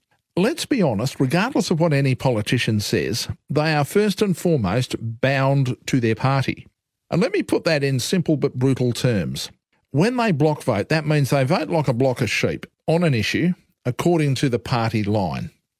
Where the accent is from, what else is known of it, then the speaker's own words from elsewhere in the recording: Australia; how happy are you as an Australian?